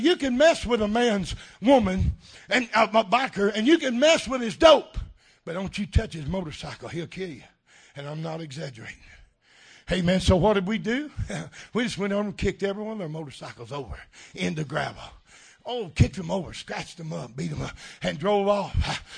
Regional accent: Independence, Missouri, United States; born there; Hey, man, I was born in Missouri, a place called Independence. I've been independent ever since.

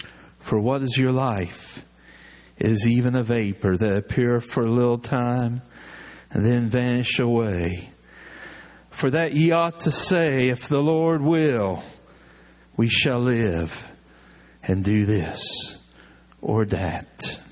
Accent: West Virginia, United States; But understand, I'm from West Virginia, and when you're from West Virginia and then you live in Virginia, you kind of get used to mountains.

